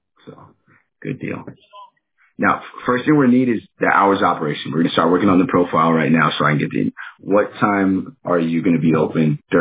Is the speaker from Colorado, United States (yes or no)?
no; Texas, United States; I grew up in Texas, so the cold wasn't really a big deal.